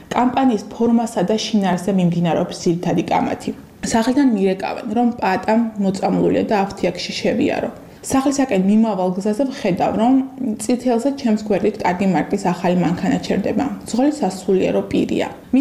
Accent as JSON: {"language": "Georgian", "town": "Akhmeta", "region": "Kakheti", "country": "Georgia", "tie": "born or raised there"}